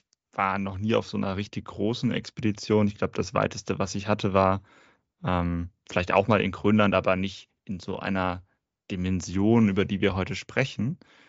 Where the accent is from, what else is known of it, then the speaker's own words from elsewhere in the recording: Rhineland-Palatinate, Germany; ich komme selber aus der Pfalz und habe da das Klettern gelernt.